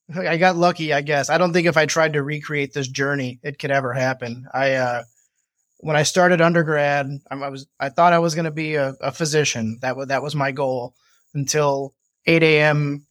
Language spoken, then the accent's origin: English; Indiana, United States; I'm from the Northwest Indiana, just outside of Chicago area.